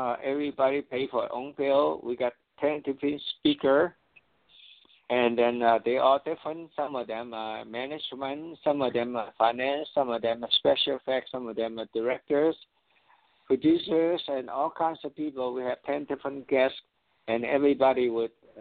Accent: Oakland, California, United States; and I was from Oakland. I'm not living in Oakland now, but I was in Oakland.

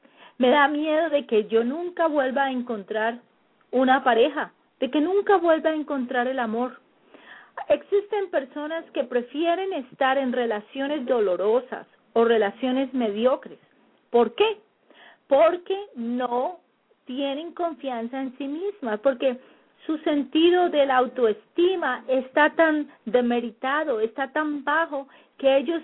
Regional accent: Colombia; moved away; Cuando yo salí de Colombia, yo tenía mi familia. Mi familia es bien grande en Colombia, muchísimos primos y mi abuelita y mis tíos. Era una familia con los cuales yo crecí, muy grande.

